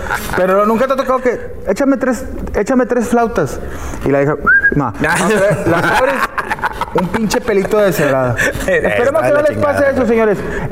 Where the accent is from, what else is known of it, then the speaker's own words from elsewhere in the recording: Mexico; Yo soy mexicano.